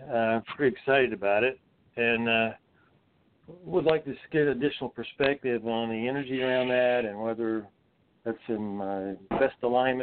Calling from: Asheville, North Carolina, United States; I am in Asheville, North Carolina.

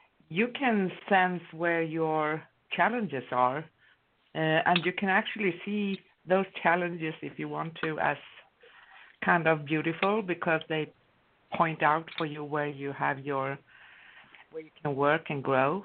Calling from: Stockholm, Stockholm County, Sweden; I'm currently in Stockholm, Sweden.

